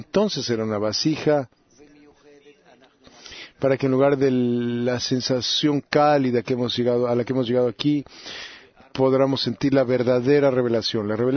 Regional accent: Netherlands; also born or lived in Ivory Coast; Soy de Holanda. Sin embargo, nací en la Costa de Marfil.

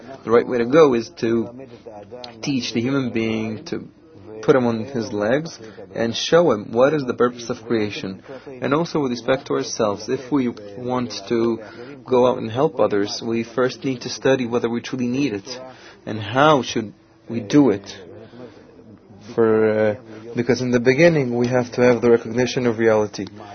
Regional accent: Eilat, Southern District, Israel; I'm from Eilat.

